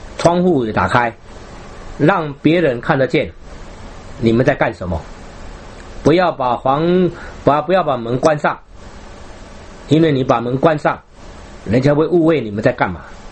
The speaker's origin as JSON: {"language": "Chinese", "country": "Taiwan", "said": "我们台湾话叫做无大无水"}